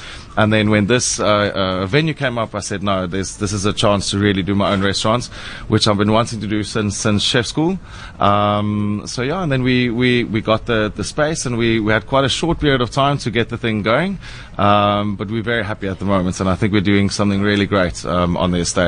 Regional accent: Stellenbosch, Western Cape, South Africa; I grew up in Stellenbosch and been working in the sort of Stellenbosch winelands on different restaurants.

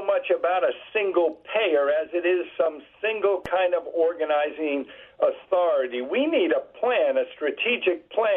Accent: Fort Lee, New Jersey, United States; Well, I grew up in Fort Lee, right across the bridge.

